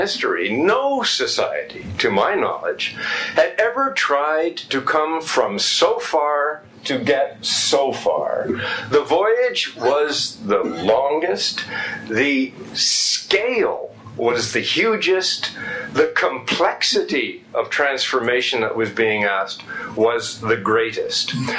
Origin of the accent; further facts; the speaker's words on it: Canada; I think Russians are different. I'm Canadian. I'm different.